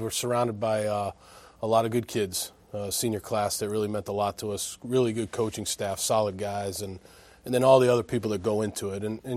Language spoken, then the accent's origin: English; Andover, Massachusetts, United States; You know, it's a great place to grow up. I grew up in Andover. I'm a suburban kid, and it was a great sports town, and loved the Patriots, the Bruins, the Celtics, all of them, so Red Sox, obviously.